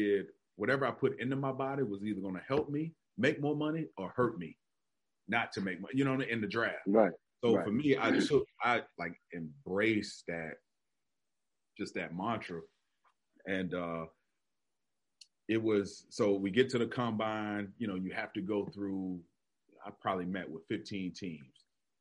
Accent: Florida, United States; how I slipped between the cracks because I grew up in Florida.

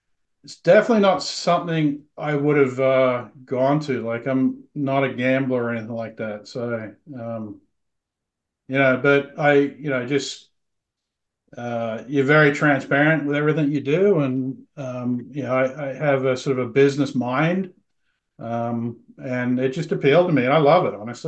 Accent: Australia; now in New York, United States; I'm 45 years old. Born and raised in Australia. I've lived in the United States for the majority of my life. I live in Long Island or New York.

